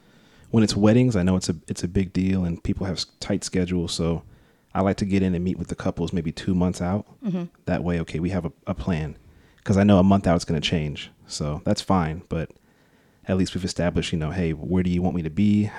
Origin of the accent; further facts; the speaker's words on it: Tacoma, Washington, United States; I'm from Tacoma. Been here since I was 8 years old.